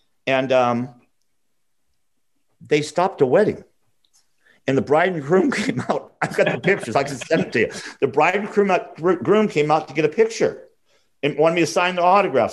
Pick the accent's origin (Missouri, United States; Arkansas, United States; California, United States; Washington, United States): California, United States; I'm from California. I live near Malibu, that dirty little beach over the hill.